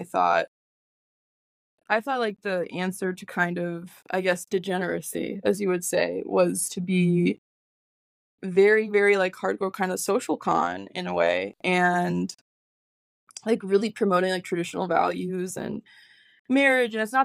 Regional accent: Midwest, United States; I'm from the Midwest.

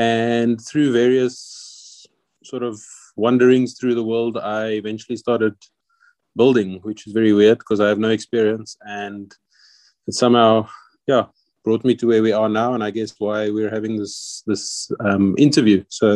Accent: Pretoria, Gauteng, South Africa; I was born in Pretoria. … I grew up on a little dusty farm just outside Pretoria

